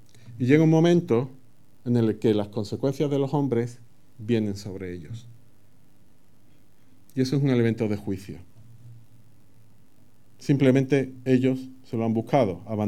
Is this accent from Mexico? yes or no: no; Andalusia, Spain; Mi pueblo es pequeño y no es como esto, ¿no?, que aquí se edifica en todos sitios. Allí no se edifica tanto. está metido en el interior de Andalucía